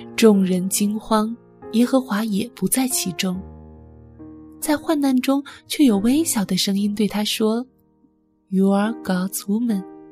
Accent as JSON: {"language": "Chinese", "country": "China", "lives_now": "Africa", "said": "我是中国的弟兄，正在非洲读神学。"}